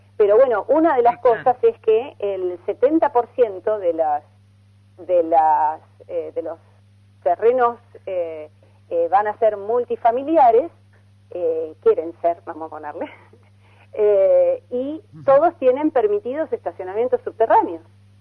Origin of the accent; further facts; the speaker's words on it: Pinamar, Buenos Aires Province, Argentina; also born or lived in New York, United States; Nací en Estados Unidos, pero por una cuestión de que mis padres vivieron allá 10 años, pero desde los 7 años que de Nueva York vine a Pinamar y de acá no me moví más que para estudiar